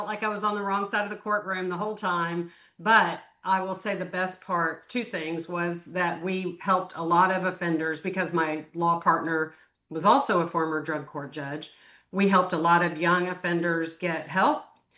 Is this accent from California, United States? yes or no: no; Waco, Texas, United States; now in Houston, United States; I grew up in Waco.